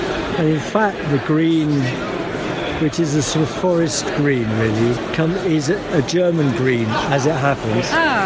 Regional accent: London, United Kingdom; now in South coast, United Kingdom; I think I'm still a Londoner, but I've moved down to the south coast with all the other old people.

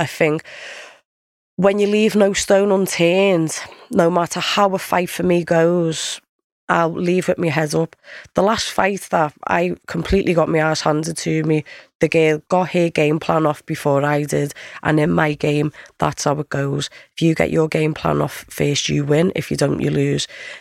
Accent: Liverpool, North West England, United Kingdom; Oh, she's from Brazil. Oh, I'm only from Liverpool.

